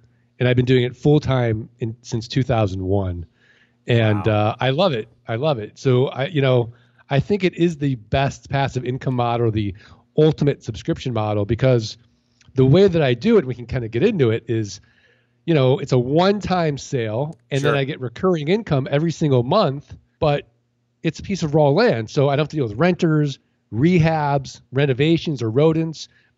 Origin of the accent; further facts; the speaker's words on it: St. Louis, Missouri, United States; now in Arizona, United States; I go to another auction in Arizona where I'm from. And I start – or I'm living. I'm from St. Louis.